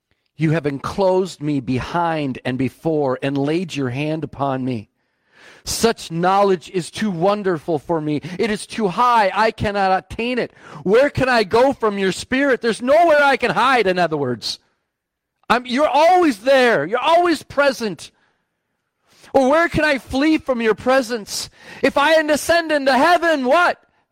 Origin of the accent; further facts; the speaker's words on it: Rochester, United States; We grew up in Rochester, drove all the way there to Grandma and Grandpa's house, pulled in the driveway, pitch black.